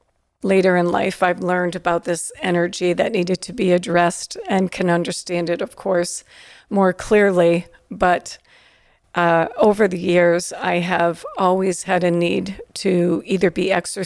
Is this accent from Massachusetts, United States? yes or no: yes; Springfield, Massachusetts, United States; in the city of Springfield, where I grew up in the Forest Park section of Springfield.